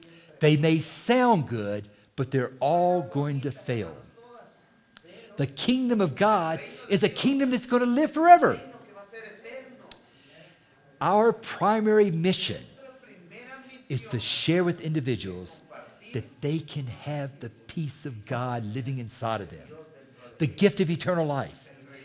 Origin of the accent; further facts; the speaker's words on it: Taiwan; I was growing up in Taiwan, which was called Free China at that time.